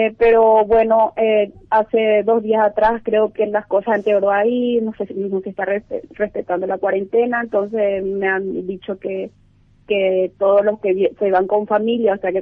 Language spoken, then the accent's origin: Spanish; Asunción, Paraguay; De Asunción.